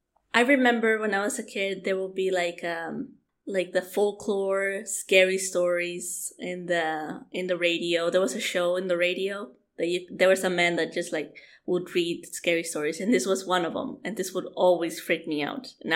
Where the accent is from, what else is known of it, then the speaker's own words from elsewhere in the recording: Honduras; Because there's a lot of rivers in Honduras, especially my hometown.